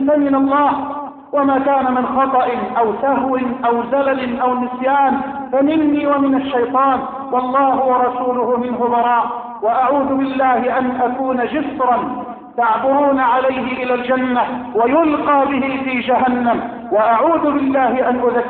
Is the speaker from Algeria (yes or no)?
no; Egypt